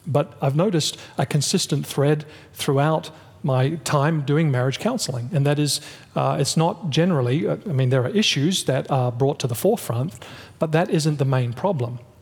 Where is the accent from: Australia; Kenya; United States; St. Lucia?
Australia; Of course, you know, I'm from Australia. I've spent a little bit of time in Brazil and Canada.